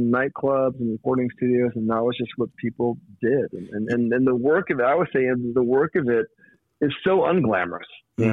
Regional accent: Hollywood, California, United States; I grew up in Hollywood, California. Mm-hmm. I grew up in around show business.

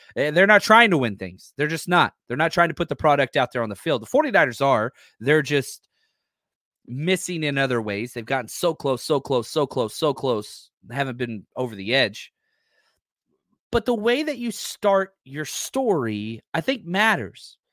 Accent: Dallas, Texas, United States; I grew up in Dallas.

